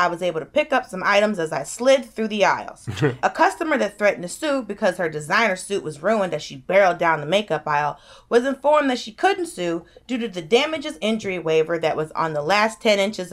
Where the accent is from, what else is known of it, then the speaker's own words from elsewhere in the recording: Georgia, United States; I'm from Georgia, and I go to Alabama all the time